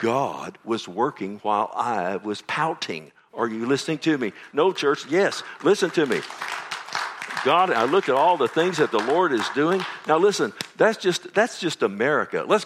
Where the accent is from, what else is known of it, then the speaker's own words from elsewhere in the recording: Ireland; I'm Irish, of course.